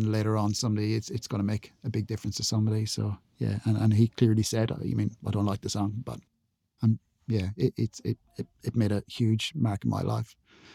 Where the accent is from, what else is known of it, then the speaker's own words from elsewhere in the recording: Ireland; I'm Irish and I'm from the Republic, so the south of Ireland